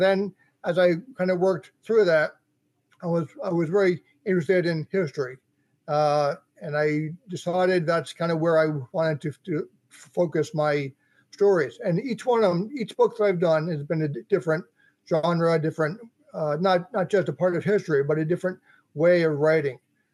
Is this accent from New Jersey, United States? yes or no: yes; New Jersey, United States; I'm from New Jersey, and I've always loved reading as a kid